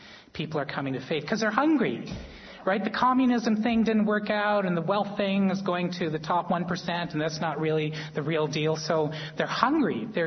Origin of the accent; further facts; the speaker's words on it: Ontario, Canada; when I was a kid, I grew up in Northern Ontario and went to a church there and went to Sunday school.